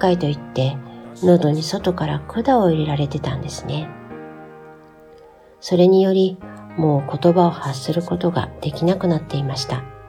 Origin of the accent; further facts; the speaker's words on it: Hyogo, Japan; now in Tokyo, Japan; 私は兵庫県の出身です。現在は都内で大学生の息子と娘、愛犬とで楽しく生活しています。